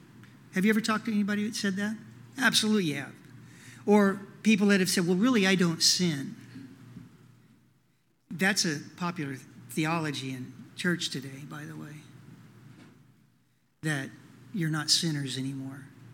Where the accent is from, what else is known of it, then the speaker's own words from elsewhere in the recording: Oklahoma, United States; I was raised in Oklahoma with that attitude. I really was.